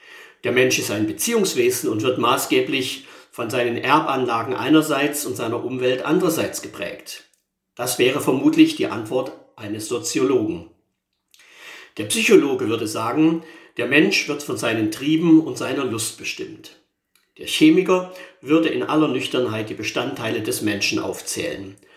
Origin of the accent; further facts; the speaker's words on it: Saxony-Anhalt, Germany; In meiner Heimat in der Nähe von Zeitz fuhren in den 70er Jahren die Mähdrescher zur Ernte aus